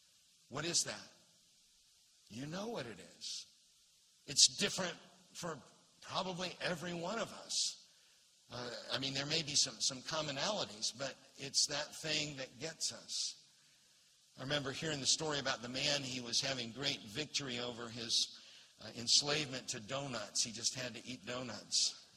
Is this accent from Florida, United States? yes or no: yes; Florida, United States; I grew up in Central Florida when there were orange groves everywhere.